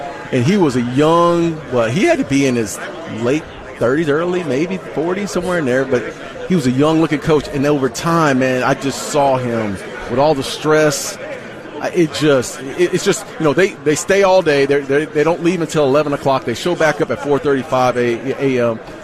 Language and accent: English; Phoenix, Arizona, United States; I grew up in Phoenix. Grew up on the west side.